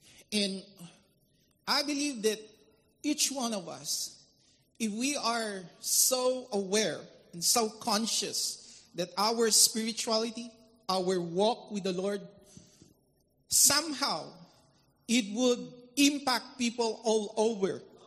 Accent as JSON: {"language": "English", "country": "Philippines", "said": "I'm from the Philippines. I'm here with my daughters"}